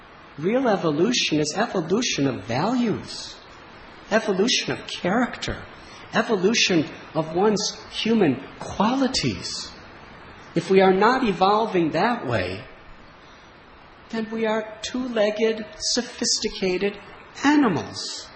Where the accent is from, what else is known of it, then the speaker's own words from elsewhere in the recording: United States; I grew up in America during the civil rights movement.